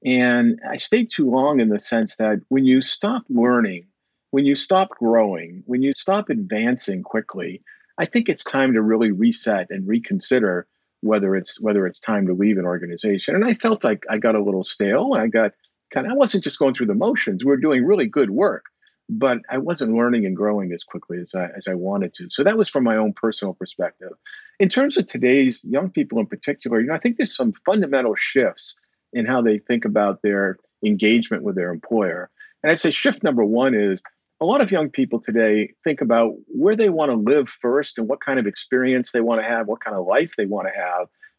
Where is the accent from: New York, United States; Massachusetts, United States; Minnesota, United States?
Massachusetts, United States; Boston; I grew up in Boston area. I attended local college and then ended up at Fidelity Investments for 17 years